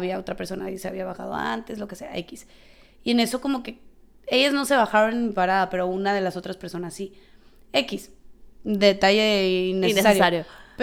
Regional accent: Mexico; no, soy mexicana.

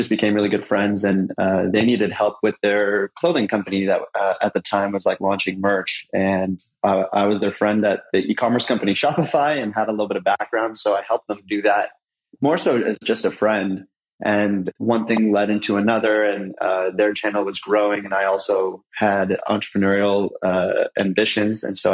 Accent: Toronto, Ontario, Canada; My background is I am Canadian. I'm from Toronto.

